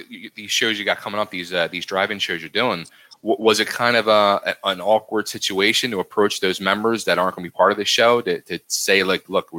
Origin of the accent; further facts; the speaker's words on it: Philadelphia, Pennsylvania, United States; I said, "I'm from Philly."